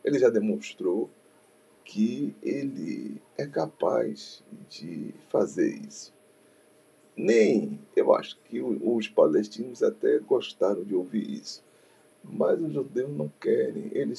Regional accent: Brazil; cabe a mim aqui, como brasileiro, dar um ok a Lula

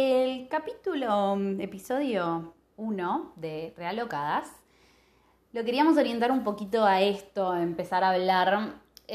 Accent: Haedo, Buenos Aires Province, Argentina; moved away as an adult; now in Seattle, United States; Yo nací y crecí en Buenos Aires, en zona oeste de la provincia de Buenos Aires, en Aedo, más precisamente.

